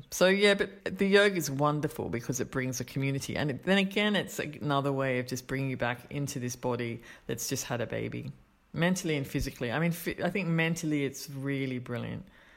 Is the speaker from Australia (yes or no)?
yes; Australia; I'm Australian